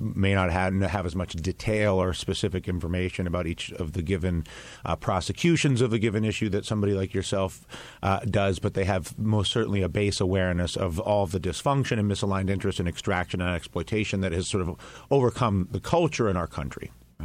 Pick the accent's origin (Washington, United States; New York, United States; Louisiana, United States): New York, United States; Saranac Lake; also born or lived in California / Colorado; my hometown of Saranac Lake, which is 6,000 people. It's about an hour south of Canada. And it's in addition to some time out in California and Colorado in my early childhood where I grew up. It's a small town in America.